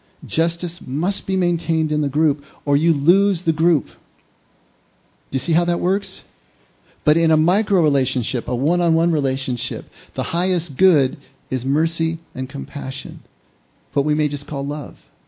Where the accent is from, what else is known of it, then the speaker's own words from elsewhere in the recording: California, United States; I was from Southern California.